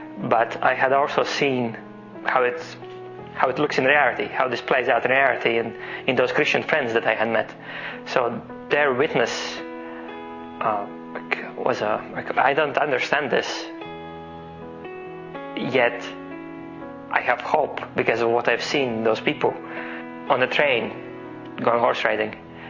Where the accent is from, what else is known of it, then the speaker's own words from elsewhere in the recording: Latvia; and I'm from Latvia.